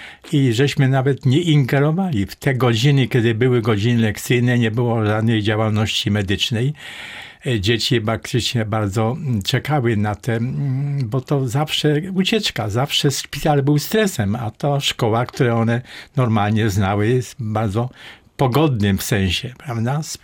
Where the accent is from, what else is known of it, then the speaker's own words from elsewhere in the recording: Łódź, Łódź Voivodeship, Poland; ja jestem Łodzianinem i miałem taki okres w swoim życiu, że wysiedlony przez Niemców z rodzicami do dziadków, do Łużkowic